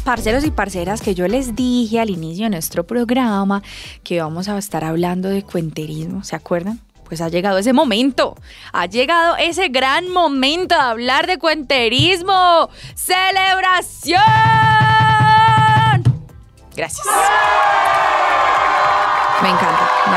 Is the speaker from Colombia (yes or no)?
yes; Antioquia, Colombia; now in Medellín, Colombia; Itagüí, Antioquia, también de mi tierrita, ahí al ladito de donde vivo en Medellín, cuando vivo en Medellín.